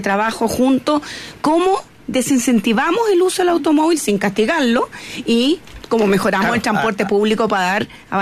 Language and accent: Spanish; Providencia, Santiago Metropolitan, Chile; born there; yo tengo bastante más abriles que ustedes, y les puedo decir, y nací en Providencia